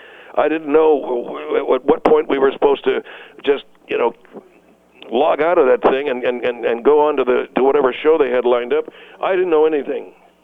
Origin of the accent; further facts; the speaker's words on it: Fort Wayne, Indiana, United States; now in California, United States; I'm from Fort Wayne, Indiana.